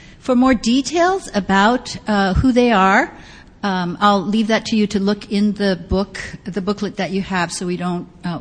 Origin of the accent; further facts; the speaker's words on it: Tule Lake, California, United States; born there; I was born in Tule Lake myself